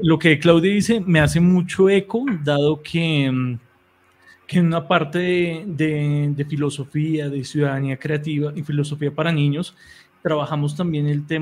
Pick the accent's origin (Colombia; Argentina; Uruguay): Colombia; la vivencia que estamos teniendo como colombianos en este hecho que se está marcando como el posconflicto